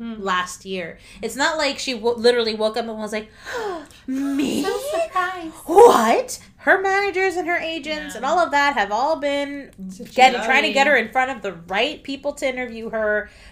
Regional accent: United States; And yes, I'm American.

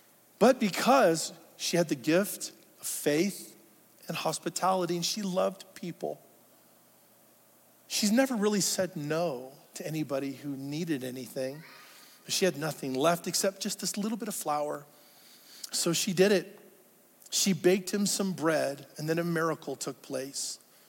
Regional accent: Portland, Oregon, United States; My mom, we grew up in Portland, Oregon, and we were poor, okay? I was poor. I was a poor Filipino kid.

